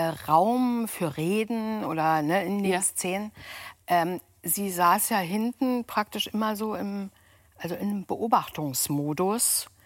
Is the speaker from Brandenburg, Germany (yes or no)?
yes; Cottbus, Brandenburg, Germany; Aber ich würde sagen, in Cottbus jung gewesen zu sein, war zu der Zeit recht langweilig.